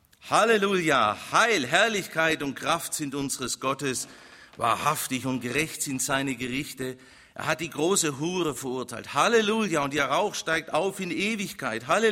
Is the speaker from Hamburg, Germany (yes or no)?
no; Ulm, Baden-Württemberg, Germany; Einer der schönsten Städte Süddeutschlands, Ulm, meiner Heimatstadt